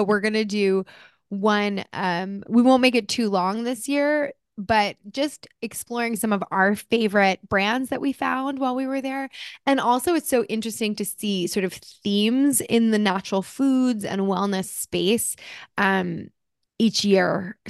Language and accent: English; New Jersey, United States; I mean, I am Italian and I'm from New Jersey